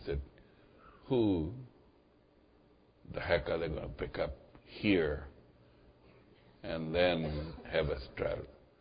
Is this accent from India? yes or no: no; United States; and I come from the United States of America.